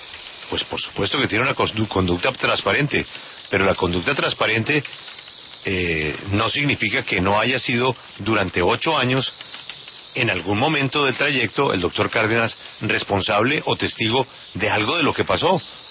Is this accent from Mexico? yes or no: no; Colombia; somos todos los colombianos.